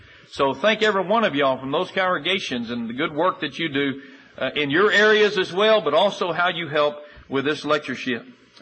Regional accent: Michigan, United States; In fact, a few of us, I'm from Michigan, and myself, begin to think

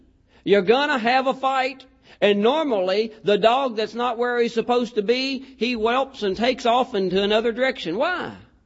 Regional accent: Virginia, United States; I grew up in Virginia. And in Virginia, we have a lot of mountains and hills.

